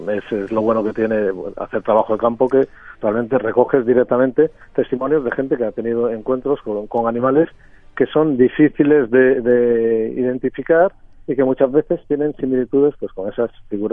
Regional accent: Galicia, Spain; Galicia, porque yo soy gallego

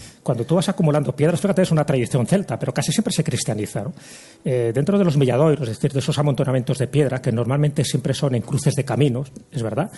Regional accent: Castile and León, Spain; Uno en mi tierra, que sería la Cruz de Hierro de Fuencebadón.

